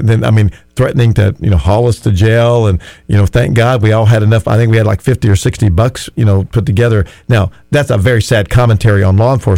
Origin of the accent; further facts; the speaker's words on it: the South, United States; And it wasn't easy, but I grew up in the South